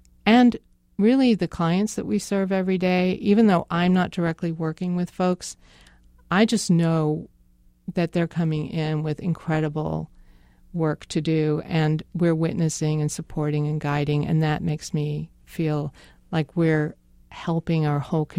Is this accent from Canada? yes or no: no; England, United Kingdom; accent: English; and my English accent will come out now.